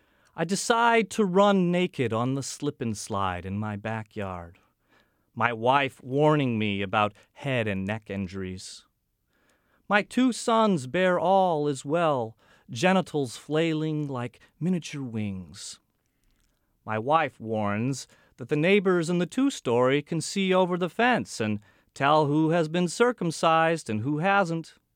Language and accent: English; Chicago, Illinois, United States; I grew up in Chicago, and for whatever reason, my sports allegiances remain there.